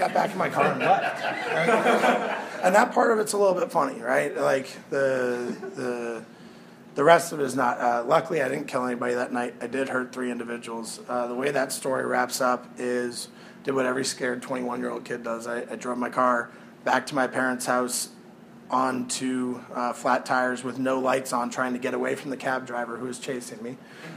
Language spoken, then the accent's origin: English; Massachusetts, United States; accent: Boston; There's my Boston accent.